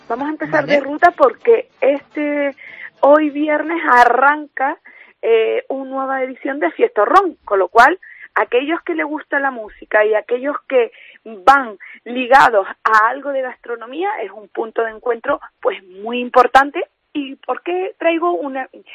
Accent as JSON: {"language": "Spanish", "region": "Canary Islands", "country": "Spain", "said": "a nosotros como Gran Canarios nos hace, bueno, levantar pecho, ¿no? De somos una isla ronera, con historia ronera"}